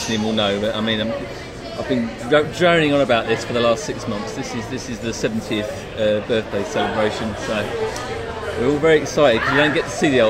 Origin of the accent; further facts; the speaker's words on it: England, United Kingdom; I'm English, of course, sometimes.